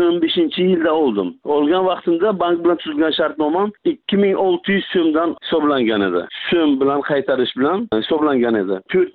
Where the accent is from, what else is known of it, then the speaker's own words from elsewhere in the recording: Bukhara, Bukhara Region, Uzbekistan; born there; Men Buxoro shahrida tug'ilganman. 50 yoshdaman.